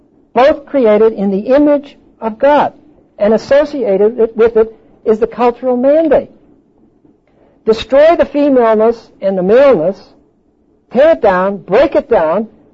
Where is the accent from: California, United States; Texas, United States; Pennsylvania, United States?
Pennsylvania, United States; East Pittsburgh; Well, now, I'm from East Pittsburgh. And in East Pittsburgh, when I was raised, I don't know if it's still the same.